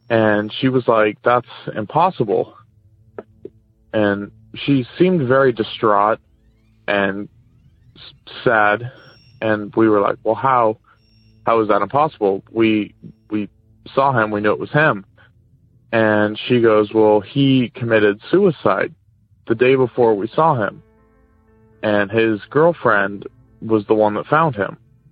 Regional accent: California, United States; I'm from Northern California.

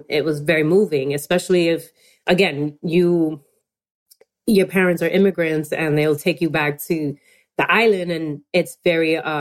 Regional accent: New York City, New York, United States; I always been proud to be Dominican American, and being a New Yorker on top

